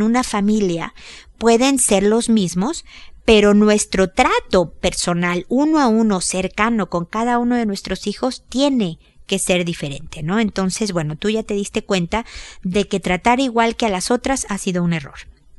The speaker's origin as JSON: {"language": "Spanish", "country": "Mexico", "said": "en mi tierra, o por lo menos en mi familia, a lo mejor ya estoy generalizando como mexicana"}